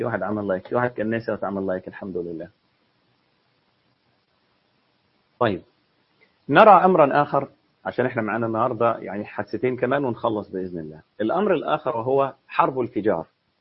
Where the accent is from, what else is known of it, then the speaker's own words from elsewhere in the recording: Egypt; في مثل عندنا في مصر كده يقول لك إيه